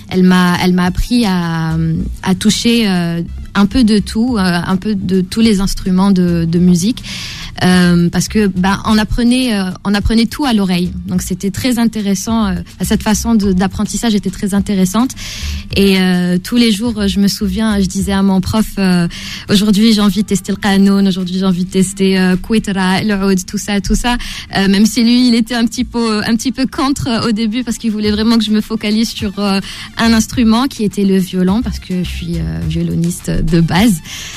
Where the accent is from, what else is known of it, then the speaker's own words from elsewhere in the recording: Algiers, Algiers Province, Algeria; j'ai grandi à Alger. Je suis née à Alger. Toute ma vie, je l'ai vécu à Alger. Et après, on est parti 42. Après, on est parti à Tipaza.